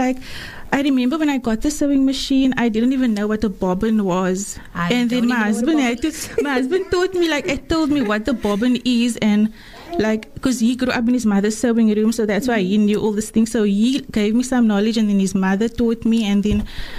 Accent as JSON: {"language": "English", "town": "Atlantis", "region": "Western Cape", "country": "South Africa", "tie": "born or raised there", "lives_now": "Bellville, South Africa", "said": "I'm from Atlantis. I'm originally from Atlantis. I grew up there. And I'm currently living in Bellville."}